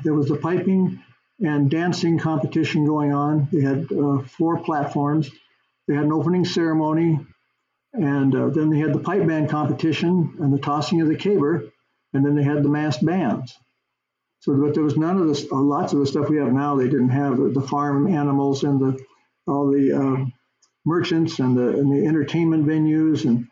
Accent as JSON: {"language": "English", "country": "Canada", "tie": "born or raised there", "said": "While I was growing up in Canada"}